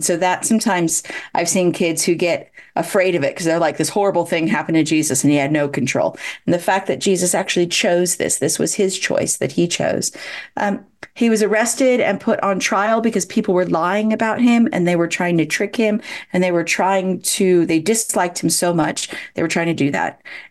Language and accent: English; California, United States; now in United Kingdom; I grew up in California, so spiders were poisonous there. Not so much in Britain, but, you know, in my head, it still is.